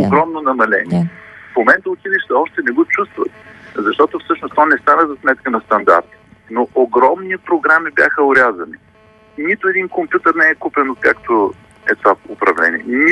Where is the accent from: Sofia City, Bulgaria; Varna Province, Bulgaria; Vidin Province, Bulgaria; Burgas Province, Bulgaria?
Varna Province, Bulgaria; Varna; Ако отидете на пристанище Варна, аз съм от Варна, имам много преки наблюдения